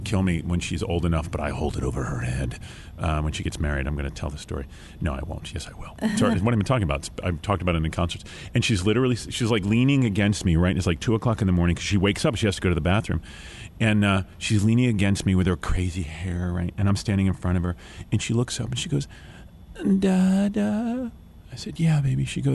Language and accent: English; Pennsylvania, United States; I am from outside of Philly.